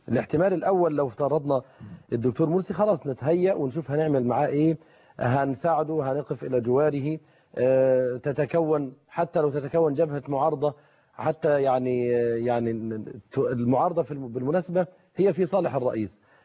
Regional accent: Egypt; احنا كشعب مصري

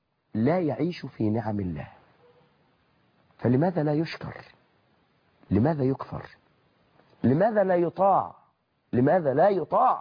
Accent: Egypt; accent: Egyptian

